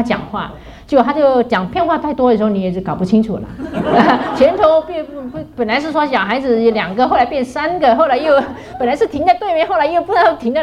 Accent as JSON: {"language": "Chinese", "country": "China", "said": "我们是中国人，很含蓄，我们不表达出来，都摆在心里面了"}